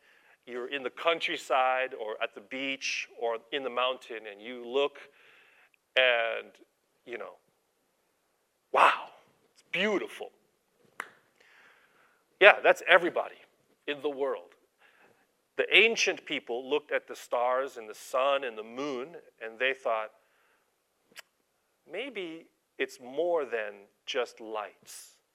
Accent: Los Angeles, California, United States; I grew up in Los Angeles, okay?

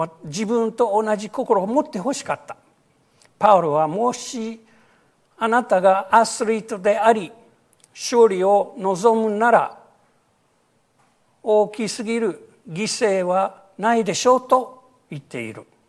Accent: United States; Japanese is a second language; 私アメリカ人でアメフットがよく見るんですけど

